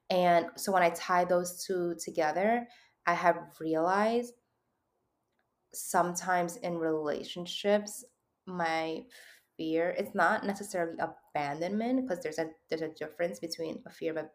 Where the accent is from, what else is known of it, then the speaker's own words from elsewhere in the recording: New York, United States; I'm a New Yorker.